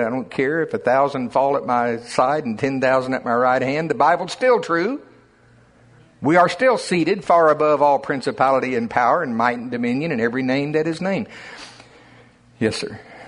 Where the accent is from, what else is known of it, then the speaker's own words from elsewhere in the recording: United States; you could just almost guess I'm from Pottawatomie County. Just look at me.